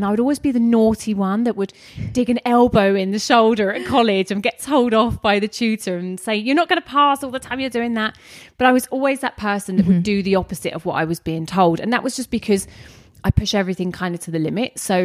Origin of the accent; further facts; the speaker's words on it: Ramsgate, South East England, United Kingdom; So I'm from Kent, and in a place I was born in Ramsgate, right on the sea. And now currently I live in Minas Bay, which is still down there, tiny little seaside town.